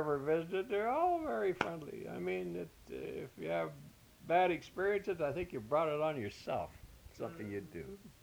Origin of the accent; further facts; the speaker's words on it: Ireland; Some people, I'm Irish, and I should be superstitious